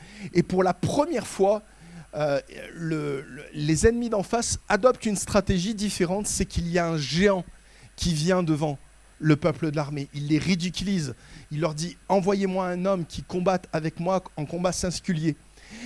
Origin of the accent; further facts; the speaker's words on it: France; en tant que Français, on a une capacité hallucinante et remarquable de dire tout ce qui ne va pas chez les autres